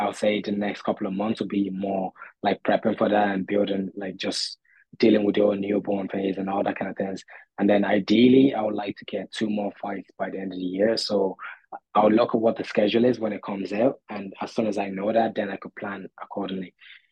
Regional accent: Nigeria; born there; also born or lived in Ireland; But like, I am Nigerian born, and like Irish as well.

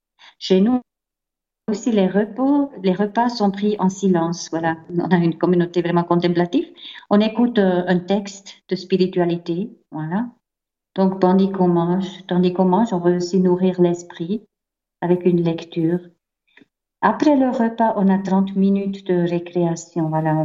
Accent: Bern, Switzerland; French is a second language; je viens de la Suisse alémanique, donc ma maman était protestante avant du mariage. Aussi, Berne est un lieu protestant, donc dans l'école, tout le monde était protestant, donc je me distinguais déjà par rapport à ça.

